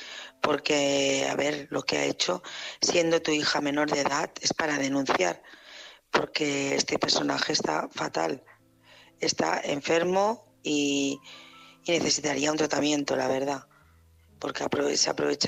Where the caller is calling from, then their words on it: Barcelona, Catalonia, Spain; Hola, buenas noches. … de Barcelona